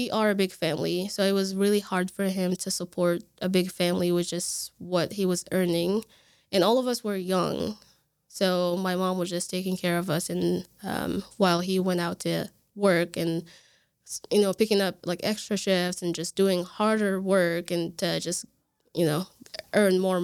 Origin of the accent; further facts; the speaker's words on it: Libya; English is a second language; I was born and raised in Libya, so I spoke the the Libyan dialect and the Sudanese, because I was surrounded by Sudanese all the time. Like the place that I lived, we had neighbors. All of my neighbors actually were Sudanese.